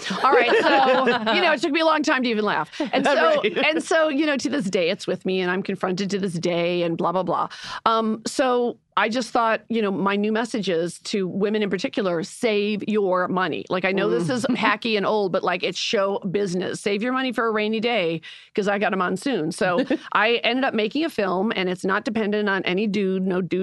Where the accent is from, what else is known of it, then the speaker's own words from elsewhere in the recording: Chicago, Illinois, United States; Yes, because I'm from Chicago.